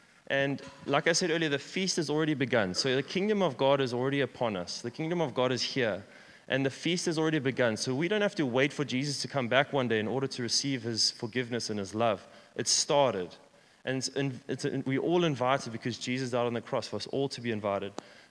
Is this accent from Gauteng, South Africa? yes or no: no; Richards Bay, KwaZulu-Natal, South Africa; This is my hometown in Richards Bay.